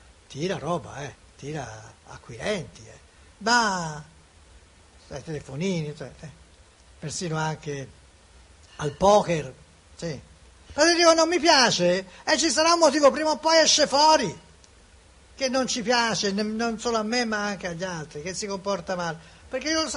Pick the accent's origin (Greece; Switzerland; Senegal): Greece; Anch'io provengo dalla Grecia